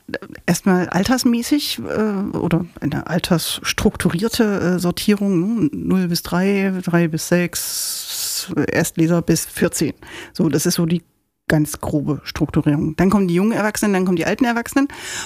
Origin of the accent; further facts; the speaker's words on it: Leipzig, Saxony, Germany; Ja, ich bin Leipzigerin, ich komme aus dem ganz südlichen Ende, ich bin in Dölitz aufgewachsen und habe mir so nach und nach meine Stadt erobert